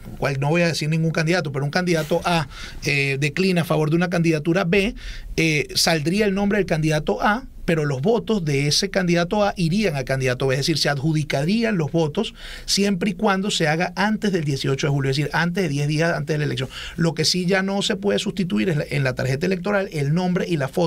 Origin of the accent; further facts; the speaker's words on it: Venezuela; Como venezolano.